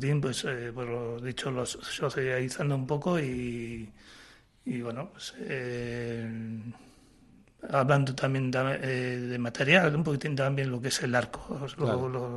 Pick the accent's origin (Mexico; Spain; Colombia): Spain; Bilbao, Basque Country; yo soy de Bilbao, yo vivo en Bilbao